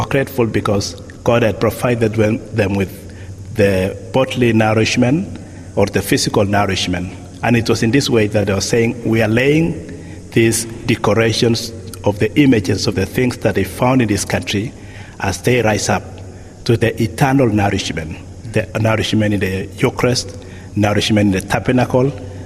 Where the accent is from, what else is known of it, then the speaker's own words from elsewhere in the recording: Kenya; moved away; I mean, I came from Kenya, I didn't know that I'd be here.